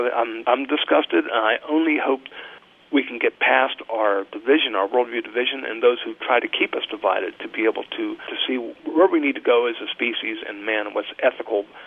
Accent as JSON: {"language": "English", "region": "Pennsylvania", "country": "United States", "tie": "born or raised there", "said": "I grew up in Pennsylvania. And I used to hike the Appalachian Trail."}